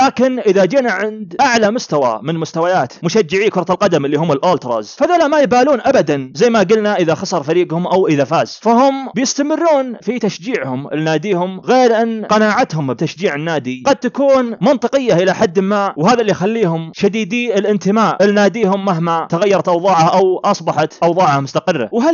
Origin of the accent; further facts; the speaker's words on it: Saudi Arabia; ولاحظوا حتى عندنا في المملكة العربية السعودية أو ممكن في بعض البلدان الأخرى